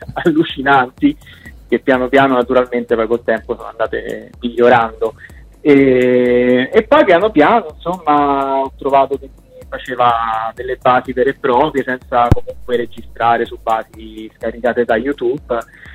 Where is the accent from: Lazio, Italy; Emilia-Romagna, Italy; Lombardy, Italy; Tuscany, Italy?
Lazio, Italy; Rome; nasce perché volevo fare un brano che celebrasse Roma, che naturalmente è la mia città natale